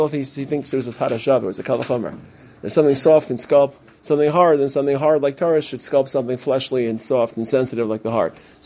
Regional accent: Brooklyn, New York, United States; I grew up in Brooklyn, right? We're the Brooklyn guys. We don't drink fancy schmancy water.

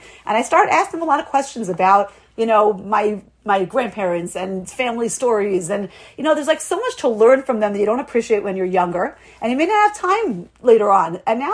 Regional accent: Lawrence, United States; now in Boca Raton, United States; when I grew up in Lawrence, and it was very homogeneous when I was growing up.

